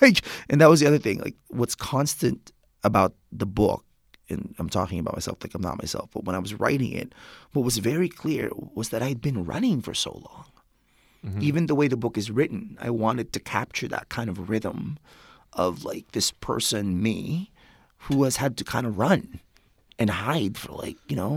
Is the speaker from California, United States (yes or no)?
yes; California, United States; Because, you know, I'm from the Bay Area. I dress like this all the time, right?